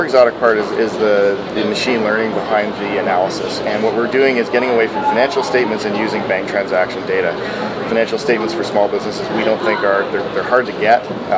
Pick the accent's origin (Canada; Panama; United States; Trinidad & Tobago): Canada; Vancouver, British Columbia; We're from Vancouver, so great to have the world in our hometown.